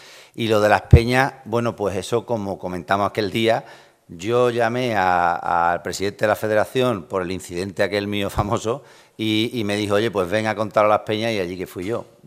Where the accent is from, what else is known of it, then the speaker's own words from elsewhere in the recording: Madrid, Community of Madrid, Spain; Y aunque soy madrileño y vivo en la ciudad al lado